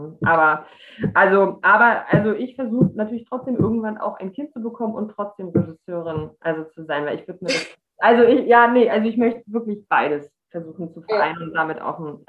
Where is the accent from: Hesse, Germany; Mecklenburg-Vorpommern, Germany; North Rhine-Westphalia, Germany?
Mecklenburg-Vorpommern, Germany; Rostock; ich komme halt aus Rostock